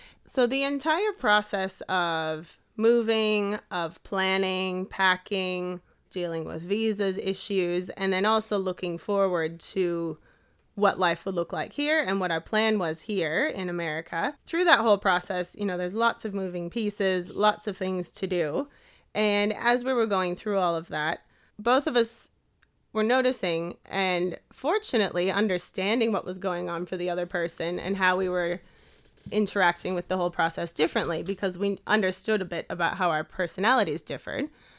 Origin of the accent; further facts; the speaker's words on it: Minnesota, United States; we've now moved to Minnesota, USA, which is where my family is and my hometown.